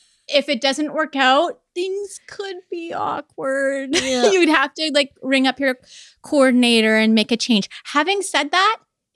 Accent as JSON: {"language": "English", "country": "Canada", "said": "And as a Canadian, you know we apologize really well."}